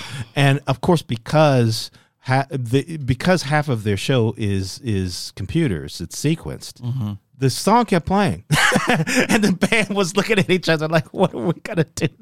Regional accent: Gary, Indiana, United States; We grew up together in Gary, and we played together when we were at Indiana University together.

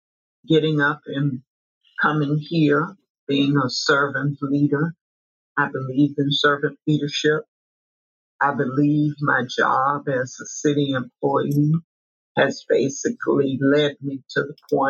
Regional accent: St. Petersburg, Florida, United States; I was born and raised in St. Petersburg. I went to the local high schools. And so I've been in this city, well, about 63 years.

